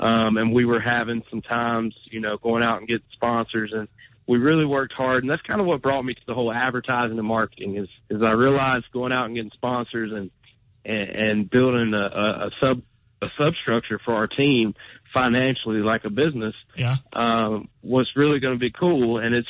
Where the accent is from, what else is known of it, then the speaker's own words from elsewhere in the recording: Gaffney, South Carolina, United States; Me and Jacob have a good old time. We're both from Gaffney.